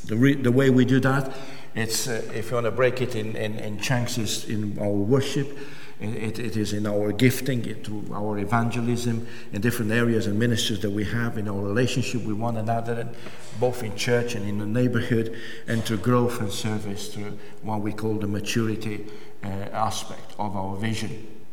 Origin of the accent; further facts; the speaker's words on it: Romania; English is a second language; when I grew up in the Third World country of Romania, I always look up for heroes.